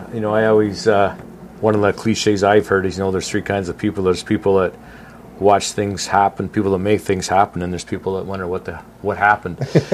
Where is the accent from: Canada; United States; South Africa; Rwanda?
Canada; Kitchener, Ontario; I was born and raised in Waterloo County. I lived in the city of Kitchener for most of my childhood life and went to Forest Heights Collegiate.